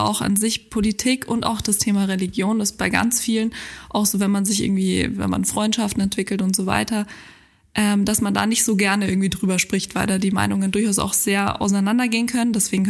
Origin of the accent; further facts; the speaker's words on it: Unterföhring, Bavaria, Germany; weil ich selber als Jugendliche in Unterföhring natürlich auch Ideen hatte und oder habe.